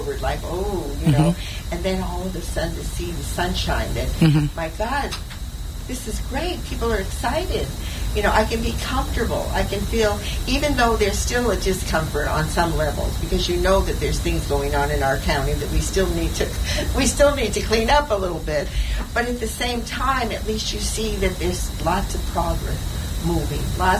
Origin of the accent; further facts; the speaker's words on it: Los Angeles, California, United States; when I grew up in East L.A., and I grew up with … Rhythm and Blues